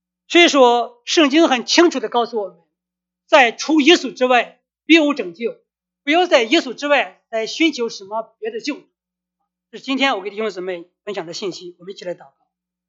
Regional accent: China; now in United States; 我们都来到了美国。作为一个中国人来说，我们是散居人口，散居人口，散居到美国

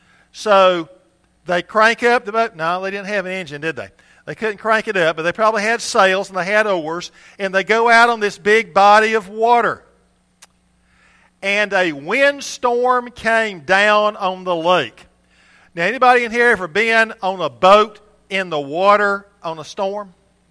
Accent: Brundage, Alabama, United States; And my folks still live, actually, in the house I grew up in Brundage.

